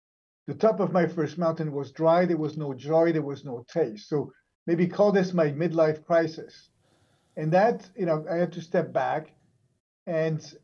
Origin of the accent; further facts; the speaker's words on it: France; English is a second language; now in United States; So I was born and raised in France. I spent the majority of my adult life now in the U.S.